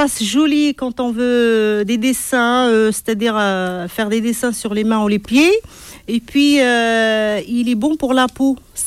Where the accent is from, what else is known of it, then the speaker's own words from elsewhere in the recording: Morocco; moved away as an adult; now in France; Je suis marocaine.